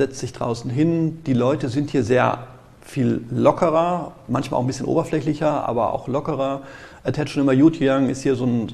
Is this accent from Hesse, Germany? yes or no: no; Gelsenkirchen, North Rhine-Westphalia, Germany; Ich komme aus Gelsenkirchen, da merke ich das.